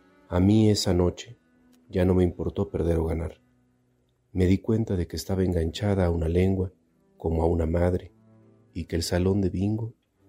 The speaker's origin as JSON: {"language": "Spanish", "country": "Mexico", "said": "de México"}